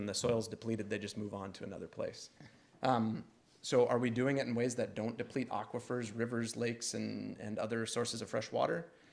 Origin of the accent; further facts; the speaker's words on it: Iowa, United States; So I come from Iowa, which the headlines there over the last couple of years have really been focused on being a cancer cluster.